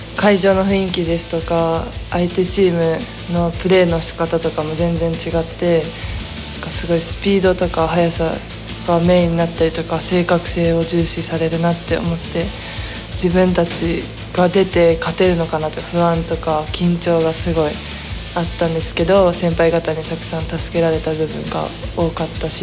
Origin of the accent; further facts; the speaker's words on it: Chiba, Japan; also born or lived in Hiroshima Prefecture; 年齢は18歳で、出身は広島県生まれで千葉県で育ちました。